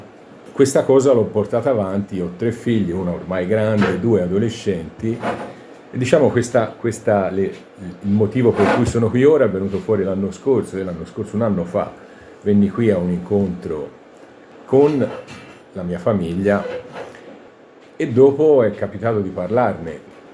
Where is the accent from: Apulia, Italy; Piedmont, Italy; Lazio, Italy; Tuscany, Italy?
Tuscany, Italy; Pistoia; io sono di Pistoia, quindi relativamente vicino